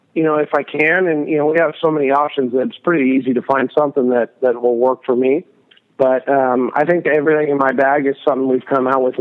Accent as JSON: {"language": "English", "town": "San Diego", "region": "California", "country": "United States", "tie": "born or raised there", "said": "So I grew up in San Diego and worked at a golf course there in town and all through school"}